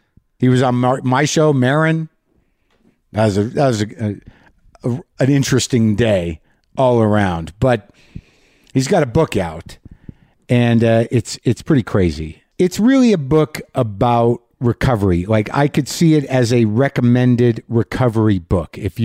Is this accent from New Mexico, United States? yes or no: yes; Albuquerque, New Mexico, United States; Los Poblanos is in New Mexico, Albuquerque, the historic inn and organic farm just down the street from where I grew up.